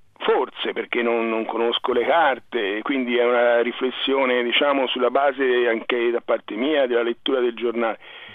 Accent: Dicomano, Tuscany, Italy; vicino a Firenze c'è un paese nel quale io ho vissuto da ragazzo, nel Mugello, che si chiama Dicomano

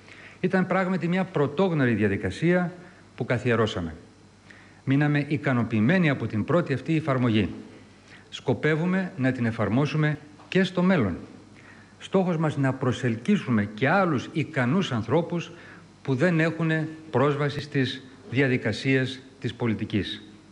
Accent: Greece; Και σαν Έλληνες και ως Ευρωπαίοι σοσιαλιστές.

